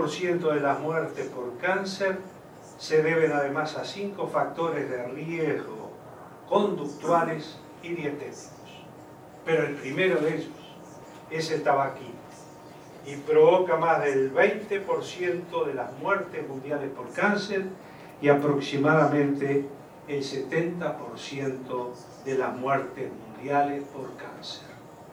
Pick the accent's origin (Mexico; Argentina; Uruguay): Uruguay; En mi país, en el Uruguay, el cáncer es la segunda causa de muerte de la población.